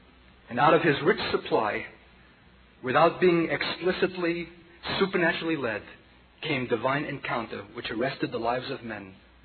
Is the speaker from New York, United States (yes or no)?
yes; Brooklyn, New York, United States; accent: Brooklyn; in which it came forth in my familiar Brooklyn accent, even with a bit of slang thrown